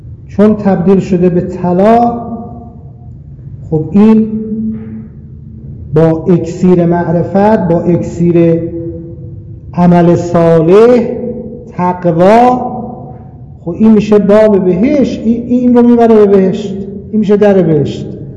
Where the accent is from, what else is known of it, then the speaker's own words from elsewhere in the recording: Khorasan, Iran; طلبه بودم، ادبیات خونده بودم در خراسان در شهر خودمون